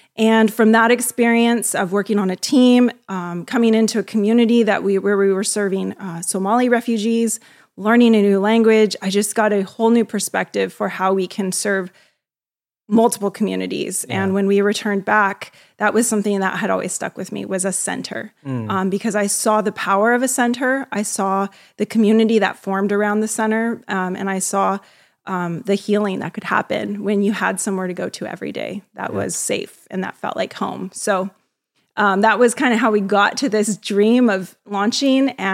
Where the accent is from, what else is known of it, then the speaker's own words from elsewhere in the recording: Oakley, California, United States; So I grew up in the East Bay. Some will just want me to clarify that it's actually the Delta region. So a little town called Oakley. I was raised with my brother, mom, dad, Latino household.